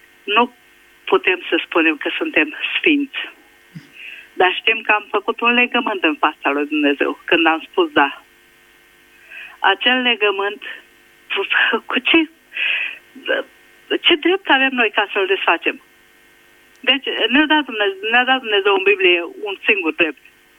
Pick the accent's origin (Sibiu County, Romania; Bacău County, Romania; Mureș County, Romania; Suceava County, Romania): Bacău County, Romania; Bacău; M-am născut în Moldova, în Bacău. Sau lângă Bacău, pe lângă Podișa.